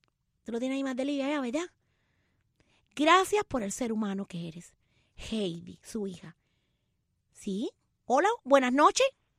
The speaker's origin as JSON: {"language": "Spanish", "country": "Cuba", "lives_now": "United States", "said": "Vivimos aquí en Estados Unidos, pero somos cubanos"}